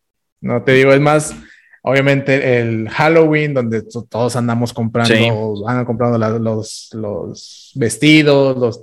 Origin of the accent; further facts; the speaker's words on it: Ciudad Victoria, Tamaulipas, Mexico; yo que soy de Ciudad Victoria, Tamaulipas, uh-huh. que estamos un poquito, también somos del norte, pero no tan del norte.